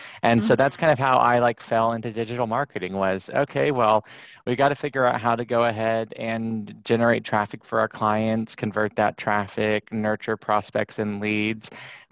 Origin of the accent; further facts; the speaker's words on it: Bakersfield, California, United States; So Bakersfield, where I'm based and where I'm building my agency, it's my hometown and my wife's hometown. And it's a small to mid-sized market.